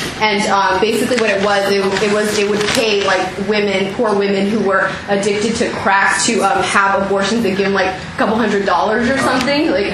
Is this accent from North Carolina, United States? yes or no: no; San Diego, California, United States; I'm from San Diego.